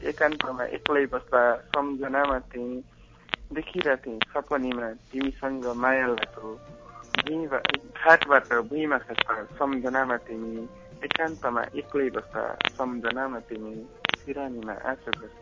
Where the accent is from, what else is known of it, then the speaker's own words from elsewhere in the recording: Parbatipur, Bagmati, Nepal; मेरो घर चाहिँ पार्वतीपुर हो